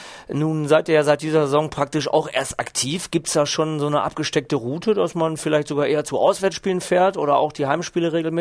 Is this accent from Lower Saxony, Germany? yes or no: no; Baden-Württemberg, Germany; als Schwabe könnte ich mich auch zum Unentschieden versteigen